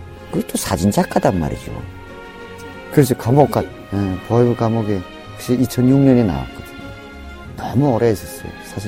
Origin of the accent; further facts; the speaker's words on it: North Korea; now in South Korea; 아, 그리고 지금 남쪽에 와가지고